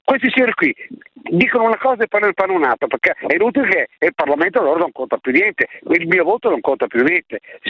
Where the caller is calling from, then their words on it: Lombardy, Italy; per esempio io sono in Val Camonica